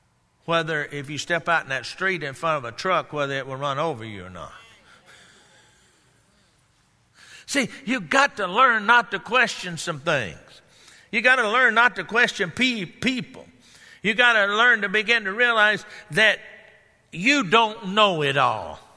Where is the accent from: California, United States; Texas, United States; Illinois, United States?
Texas, United States; like we say down in Texas, where I come here from